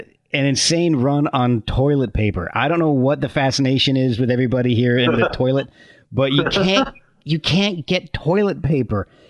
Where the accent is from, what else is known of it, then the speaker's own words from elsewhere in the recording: Ireland; I'm Irish, so Italian is not my forte.